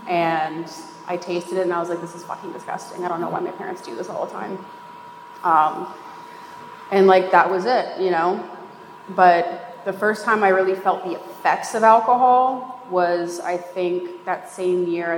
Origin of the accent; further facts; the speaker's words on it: Phoenix, Arizona, United States; I grew up in Phoenix, Arizona with my family. My upbringing was like pretty normal, and then I turned like 5.